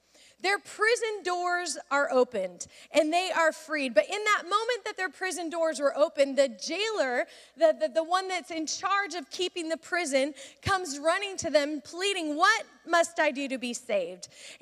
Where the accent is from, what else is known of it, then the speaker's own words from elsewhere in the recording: Pacific Northwest, United States; Well, my family and I grew up in the Northwest, and growing up in the Northwest, during the winter, we were skiing on the mountains.